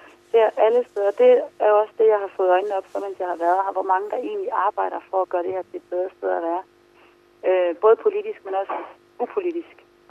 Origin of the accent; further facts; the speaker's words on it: North Greenland, Greenland; det her har jo altid været mit hjem. Altså, jeg er født og opvokset i Nordgrønland, og jeg har altid vokset op med den her kultur og det her land